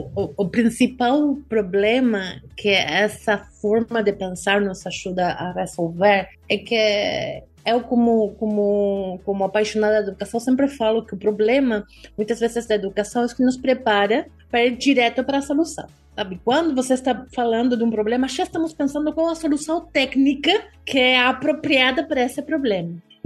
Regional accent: Argentina; Portuguese is a second language; Se vocês estão ouvindo um sotaque um pouco estranho, porque sou argentina.

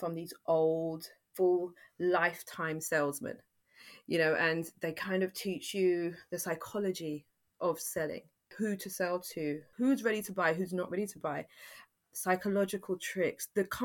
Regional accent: Fulham, London, United Kingdom; So I grew up in Fulham.

